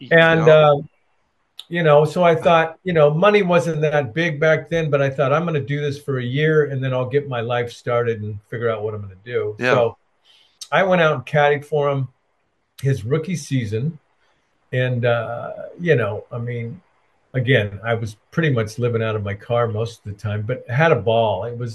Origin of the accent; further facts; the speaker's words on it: Escondido, California, United States; Mark and I grew up together in Escondido, a little town out here, Southern California